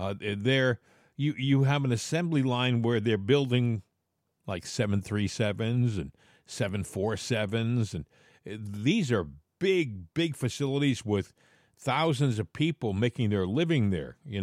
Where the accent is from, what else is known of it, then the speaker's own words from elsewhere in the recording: Boston, Massachusetts, United States; moved away; So I grew up in the Boston area. So my first love was to the Red Sox. I'm a Pirates fan now. I've lived here for years, and I follow the Pirates.